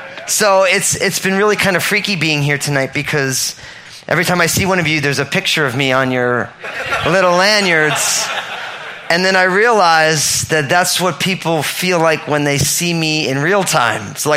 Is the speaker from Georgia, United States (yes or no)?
no; New Jersey, United States; Because I'm all Italian from New Jersey. So I'm not from Jamaica.